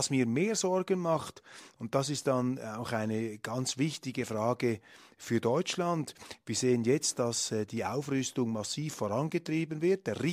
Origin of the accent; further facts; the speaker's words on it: Switzerland; Das fordert die Welt und da läuft es mir also als Schweizer durchaus kalt den Rücken hinunter.